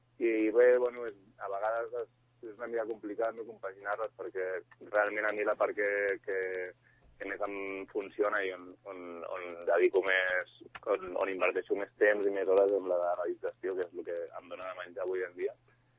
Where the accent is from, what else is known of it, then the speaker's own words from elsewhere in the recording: Sant Cugat, Catalonia, Spain; d'aquí de Sant Cugat, jo soc de Sant Cugat.